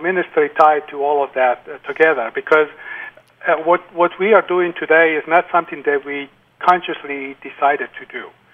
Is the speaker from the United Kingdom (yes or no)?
no; Italy; moved away as an adult; now in United States; I actually was in Italy, my home country. Uh-huh. And I was in the seminary studying to be a priest with a religious order. And then in 1965, I was sent to the United States to attend Catholic University to study